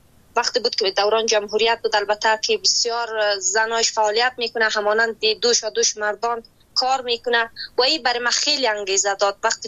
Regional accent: Jaghori, Ghazni, Afghanistan; born there; also born or lived in Kabul; در ولایت غزنی ولسوالی جاغوری به دنیا آمدیم و با 15 ساله بودم که رو به ورزش آوردم.

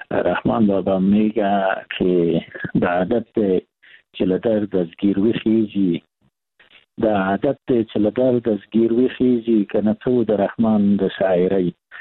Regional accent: Afghanistan; ما افغان هستیم

